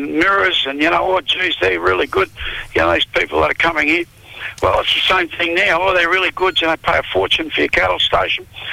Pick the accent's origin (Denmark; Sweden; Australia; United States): Australia; it was just sickening and humiliating for me as an Australian.